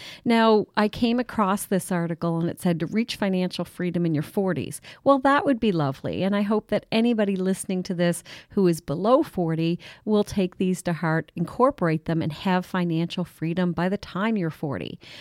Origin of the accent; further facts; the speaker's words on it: Head of St. Margaret's Bay, Nova Scotia, Canada; And it reminded me of growing up in Head of St. Margaret's Bay at my dad's garage.